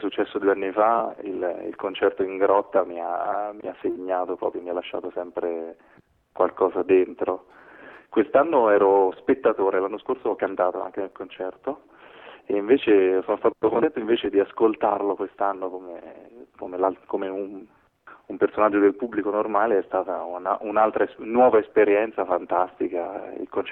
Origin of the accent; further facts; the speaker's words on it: Umbria, Italy; Qui nella mia terra, qui in Umbria.